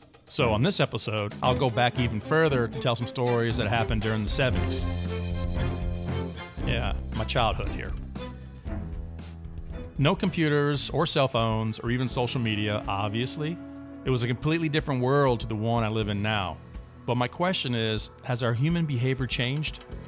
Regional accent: Newport News, Virginia, United States; I grew up in Newport News, Virginia, that's two words, Newport and News, in a cul-de-sac at the end of a neighborhood

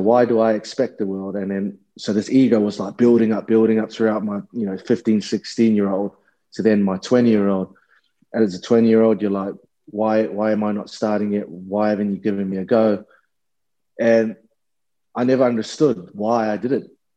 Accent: New Zealand; I broke my leg back in my hometown, New Zealand, playing the New Zealand Warriors in 20s.

